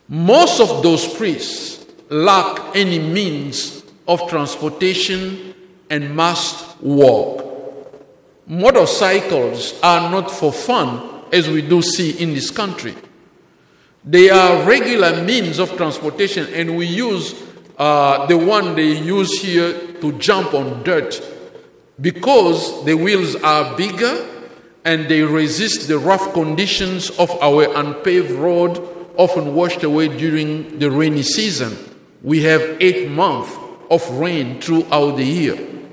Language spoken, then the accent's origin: English; Kikwit, Kwilu, DR Congo; English is a second language; I am a priest from the Diocese of Kikwit in the Democratic Republic of the Congo, formerly known as the Belgian Congo, as also Zaire in Central Africa.